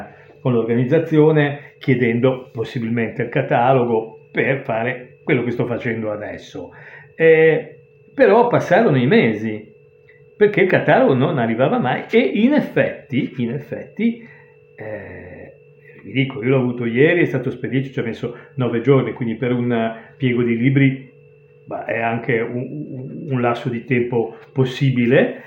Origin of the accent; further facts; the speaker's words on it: Genoa, Liguria, Italy; perché intanto è in Liguria e io sono genovese.